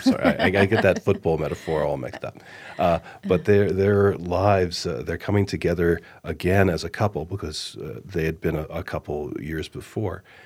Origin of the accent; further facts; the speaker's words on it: Colorado, United States; having spent a lot of time in Colorado, I mean, I'm kind of from Colorado